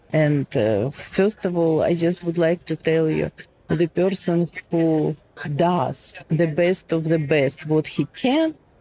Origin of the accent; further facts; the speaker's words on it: Phoenix, Arizona, United States; I'm from Phoenix, Arizona.